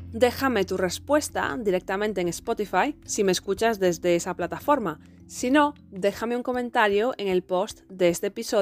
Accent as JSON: {"language": "Spanish", "region": "Galicia", "country": "Spain", "said": "completamente diferente al mío, ya que yo soy de Galicia, en el norte de España."}